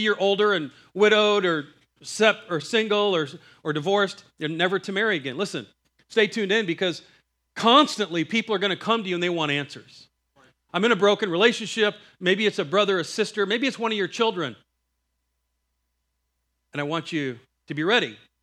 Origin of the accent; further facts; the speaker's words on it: Iowa, United States; I'm from Iowa.